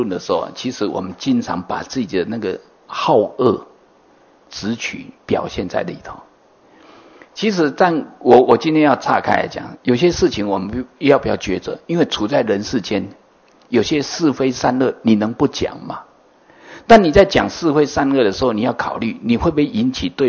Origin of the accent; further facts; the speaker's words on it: Taiwan; 我是土生土长的，我讲的是台语，